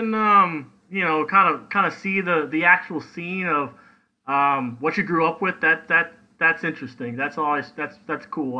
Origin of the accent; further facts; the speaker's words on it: Tucson, Arizona, United States; I'm a huge fan of Major League, and I grew up in Tucson, Arizona, and they actually filmed a lot of the spring training there at a site called High Corbett Field.